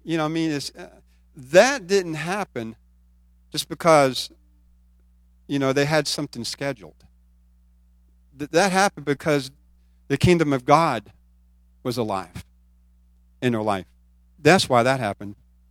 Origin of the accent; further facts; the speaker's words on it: West Virginia, United States; You know, it's like I grew up in West Virginia, so I planted gardens every year.